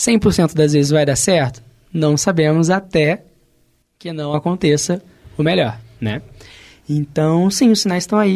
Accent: Volta Redonda, Rio de Janeiro, Brazil; que eu sou de Volta Redonda, interior do estado do Rio

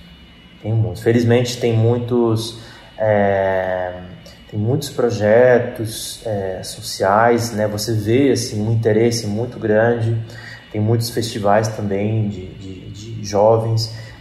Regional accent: Argentina; now in Brazil; Eu nasci no Brasil e cresci na Argentina, que é o lugar onde minha família vem.

